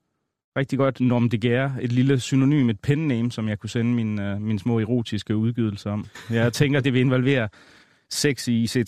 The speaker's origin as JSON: {"language": "Danish", "region": "Jutland", "country": "Denmark", "said": "i Jylland, der hvor jeg kommer fra, der går man altså i byen om fredagen"}